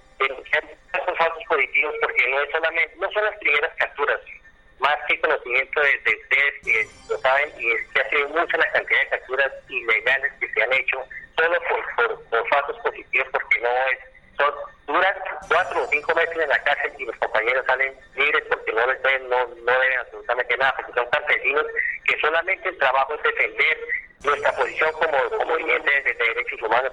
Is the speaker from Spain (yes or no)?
no; Colombia; nosotros como colombianos ya estamos cansados de la guerra.